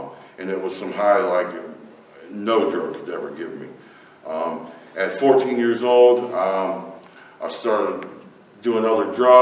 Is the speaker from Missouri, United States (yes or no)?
no; Dayton, Ohio, United States; born there; And I was born in Dayton, Ohio in 1977.